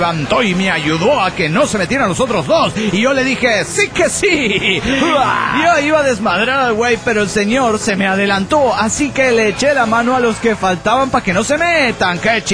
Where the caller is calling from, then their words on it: Valencia, Carabobo, Venezuela; de Valencia, Venezuela.